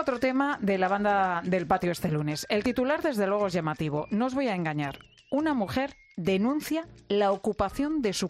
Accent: Cádiz, Andalusia, Spain; Venga, poquito, vamos a mi tierra. En el Gran Teatro Falla de Cádiz ha sucedido algo histórico

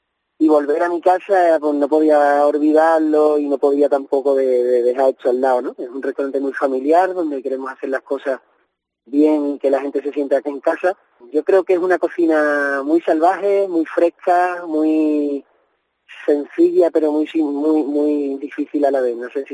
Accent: Madrid, Community of Madrid, Spain; venimos de Madrid

